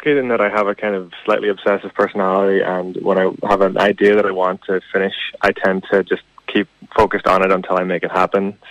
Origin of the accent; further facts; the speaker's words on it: Letterkenny, Ulster, Ireland; now in Belfast, United Kingdom; Yeah, I'm from Letterkenny. I'm up in Belfast at the moment doing a PhD in music for a year